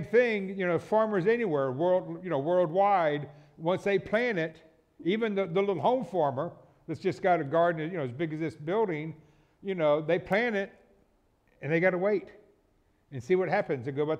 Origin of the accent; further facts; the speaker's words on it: Florida, United States; Growing up in Florida, Northwest Florida, there wasn't a lot of fields. It was all woods.